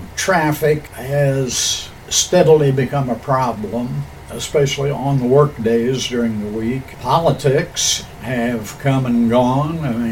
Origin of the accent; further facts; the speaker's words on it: United States; I was born on this street that you're sitting in right now. And I was born at 1310 Edwards Avenue. I've lived at 1421 since 1950. And I was born on Edwards Avenue. I'm going to die on Edwards Avenue.